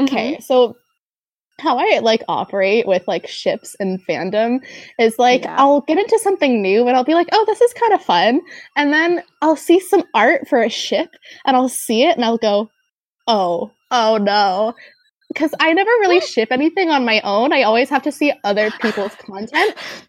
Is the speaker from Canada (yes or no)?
yes; Canada; I'm 18 years old. I'm from Canada, and I'm currently studying music theater in college.